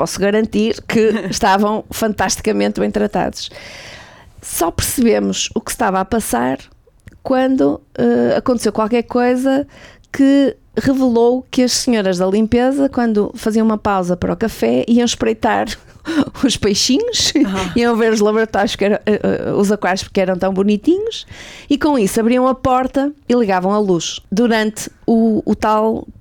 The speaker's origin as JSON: {"language": "Portuguese", "country": "Portugal", "said": "Como boa portuguesa, não é?"}